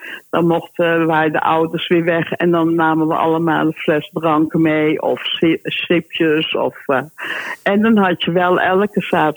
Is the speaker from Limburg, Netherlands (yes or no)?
no; Amsterdam, North Holland, Netherlands; now in Utrecht, Netherlands; Wij komen oorspronkelijk uit Amsterdam. Mm-hmm. Dus dat was wel een hele grote overstap van Amsterdam naar Utrecht.